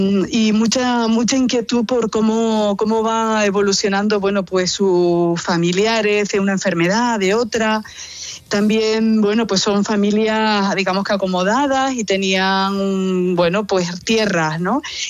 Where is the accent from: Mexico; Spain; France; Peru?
Spain; Garachico, Canary Islands; Voy a empezar por el primero, que es uno de mi pueblo, de Garachico